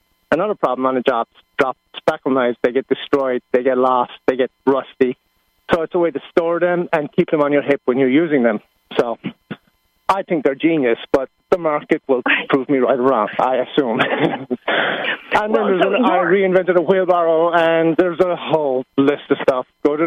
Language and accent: English; Ireland; Erin is the Irish word for Ireland, if anybody doesn't know, and I'm from Ireland